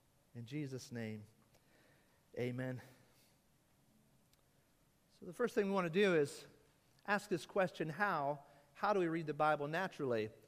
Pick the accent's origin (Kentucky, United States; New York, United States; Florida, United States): Kentucky, United States; I grew up near Louisville, Kentucky, and the Louisville Slugger batting company is right there.